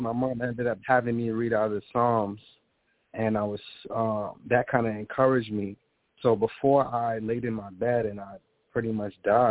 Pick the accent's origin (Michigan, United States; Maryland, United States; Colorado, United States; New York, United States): New York, United States; Bronx; Well, basically, I'm from the South Bronx. Out here, you know, in my generation, we lost, man.